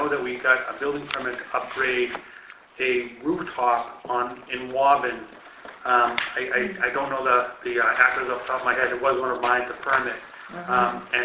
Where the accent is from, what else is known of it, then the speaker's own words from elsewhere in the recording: Plainville, Massachusetts, United States; I'm from Plainville, Massachusetts.